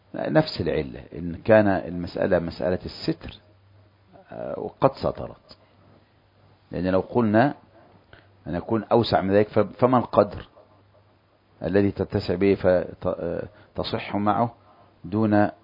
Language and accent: Arabic; Egypt; مثل اللباس عندنا في مصر